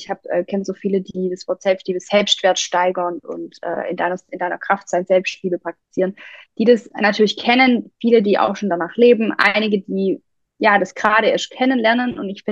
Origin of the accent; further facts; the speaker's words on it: Baden-Württemberg, Germany; Ich komme aus dem Schwabenländle, also relativ weit im Süden.